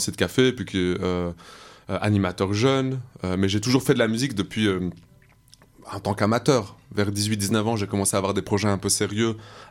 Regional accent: Belgium; also born or lived in Morocco; now in Marseille, France; je viens de Belgique. Bon, je suis né au Maroc à la base. Je suis arrivé en Belgique à 6 ans, puis j'ai grandi en Belgique. Et je suis arrivé à Marseille depuis 2 ans

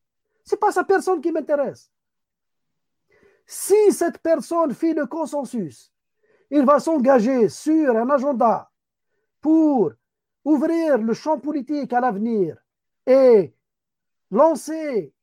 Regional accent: Algeria; je ne pouvais pas y aller chez moi en Algérie.

